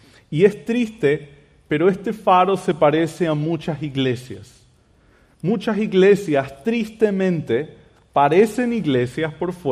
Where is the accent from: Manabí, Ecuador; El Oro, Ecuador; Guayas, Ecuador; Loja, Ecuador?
Guayas, Ecuador; Guayaquil; yo soy de Guayaquil, Ecuador, y quería contarles algo a manera de introducción acerca de mi ciudad.